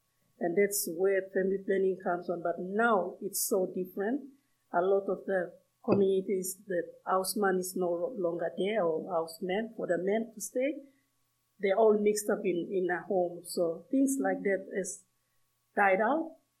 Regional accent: Papua New Guinea; I'm from Papua New Guinea, but not from that area.

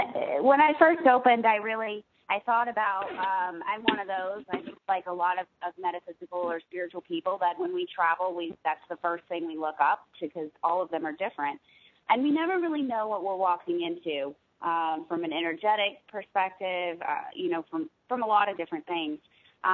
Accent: Charlotte, North Carolina, United States; now in New Hampshire, United States; I was born in South Carolina. I spent most of my childhood years in Charlotte, North Carolina.

